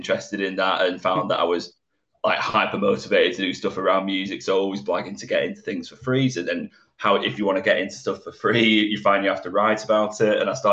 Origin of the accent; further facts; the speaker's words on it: Blackburn, North West England, United Kingdom; born there; I was born just outside of Blackburn, and so I was born in 1993. Just outside of Blackburn. But I've kind of orbited Manchester my entire life